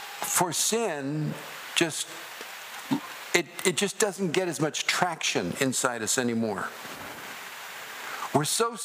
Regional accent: United States; Now, I'm an American, but I would never say I am in George Washington.

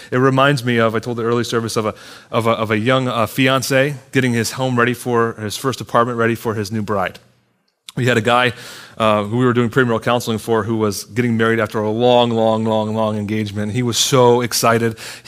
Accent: Virginia, United States; When I was a child, a boy, I grew up in Northern Virginia where several of the major battles of the Civil War were fought.

